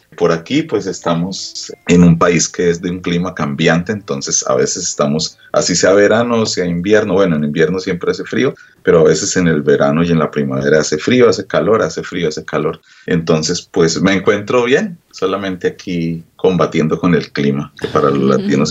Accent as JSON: {"language": "Spanish", "region": "Bogotá", "country": "Colombia", "tie": "born there", "said": "el tema … es un tema que le compuse a la ciudad donde yo nací."}